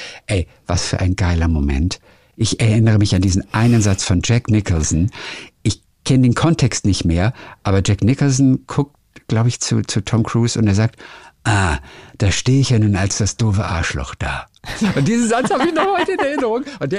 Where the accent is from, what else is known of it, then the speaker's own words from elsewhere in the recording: Germany; Wir Deutschen, ich weiß gar nicht, warum wir uns das leisten können